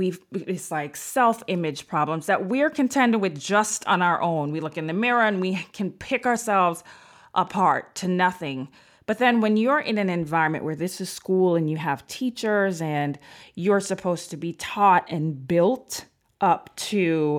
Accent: Jamaica; So I went to Catholic school when I was younger in Jamaica, and we had whites, Asian, black, Indian students.

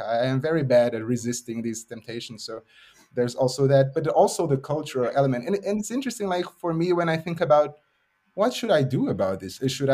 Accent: Brazil; I mean, I'm from Brazil and I was eating meat all the time.

